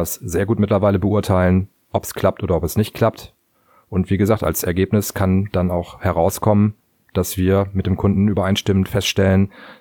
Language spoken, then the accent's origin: German; Cuxhaven, Lower Saxony, Germany; ich vermiete ja Musikanlagen in Cuxhaven, weil Cuxhaven ist mein Heimatort und auch der Ort, in dem ich wohne.